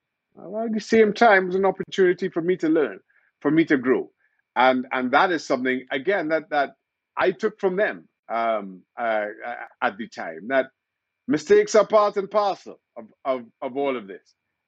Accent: Trinidad & Tobago; growing up in Trinidad and Tobago, through the 80s

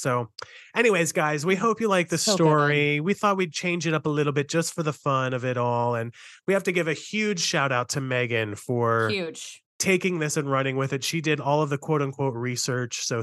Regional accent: Rhode Island, United States; Mind you, I'm from Rhode Island.

